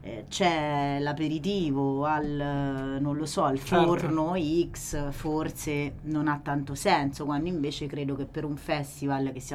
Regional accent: Foligno, Umbria, Italy; moved away; io poi vabbè sono di Foligno, ormai non ci vivo da anni

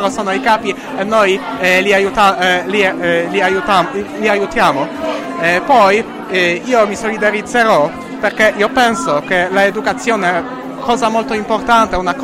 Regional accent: Poland; Italian is a second language; Noi forse avremo una stessa problema in Polonia, in mio paese, e quindi perciò sento una solidarietà con i miei amici italiani.

